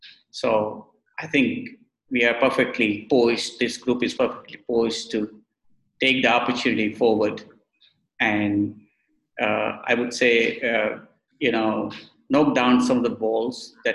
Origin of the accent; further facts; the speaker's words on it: Singapore; Remember, I come from Singapore.